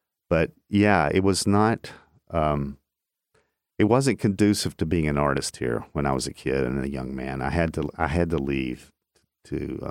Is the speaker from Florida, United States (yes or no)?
no; Chattanooga, Tennessee, United States; And when I grew up in Chattanooga in the 60s and 70s, it was a completely different place than it is now.